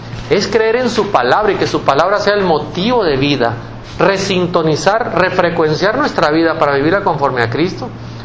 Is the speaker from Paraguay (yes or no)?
no; Mexico; Muy contentos como pueblo mexicano por estar celebrando la canonización el día de ayer